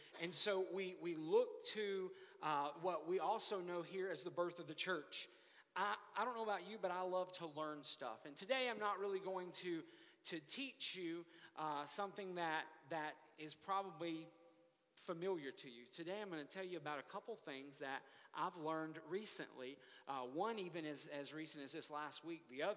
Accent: Mobile, Alabama, United States; Now, I grew up in Mobile, and there's a little town outside of Mobile called Chickasaw.

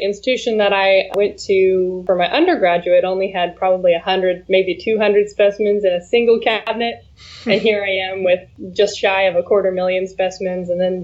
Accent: Oregon, United States; So I was from Oregon, and I saw this opportunity come up.

